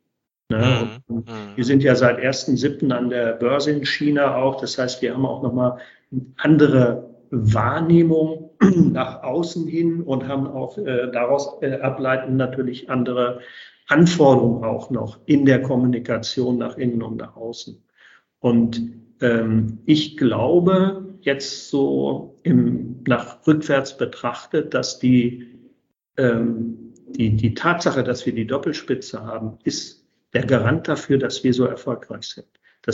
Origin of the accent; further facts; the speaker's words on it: Langenhagen, Lower Saxony, Germany; born there; Ich bin gebürtiger Langhagener, also das ist natürlich erstmal eine, ich sag mal, emotionale Bindung hier